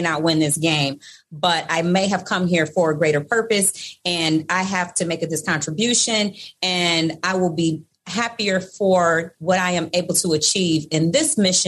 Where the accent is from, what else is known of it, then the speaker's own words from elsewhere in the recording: Detroit, Michigan, United States; I'm from Detroit, and we don't have anybody that sweet in Detroit.